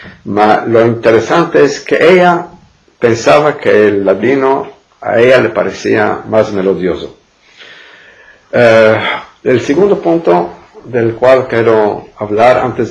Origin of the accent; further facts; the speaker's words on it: Izmir, İzmir, Turkey; yo en Izmir, mi ciudad natal, cuando nos demandaban qué lengua estás hablando, qué lengua hablas, nosotros hablamos el español.